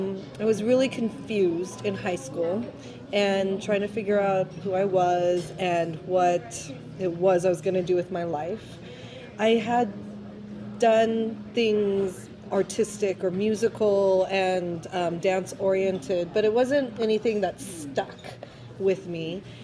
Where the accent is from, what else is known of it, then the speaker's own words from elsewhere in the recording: San Jose, California, United States; I grew up in San Jose, California.